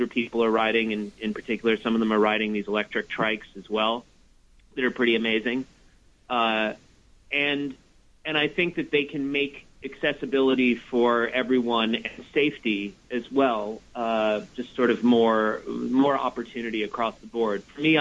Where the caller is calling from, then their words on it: New York City, New York, United States; I'm calling from Hudson Yards, West Chelsea.